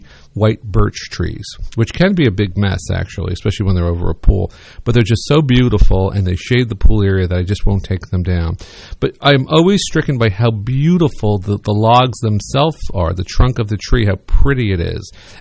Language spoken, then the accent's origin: English; New Brunswick, Canada; I remember when I was growing up in New Brunswick, on the first floor of our house, there was a built-in kind of coat rack with wainscoting all stained dark.